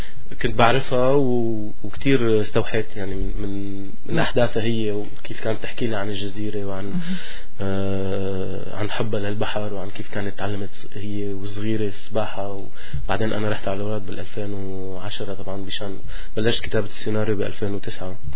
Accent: Syria; now in Montreal, Canada; طفولتي كانت بسوريا

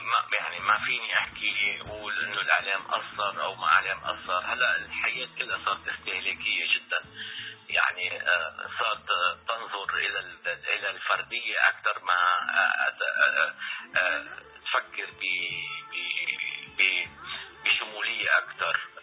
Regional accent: North Governorate, Lebanon; نحن أول شيء نحن من لبنان من هوا شمالي

